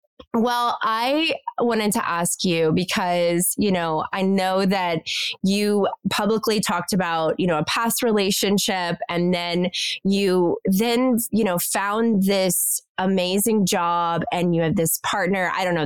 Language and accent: English; Kentucky, United States; I'm from Kentucky, so I'm from the South.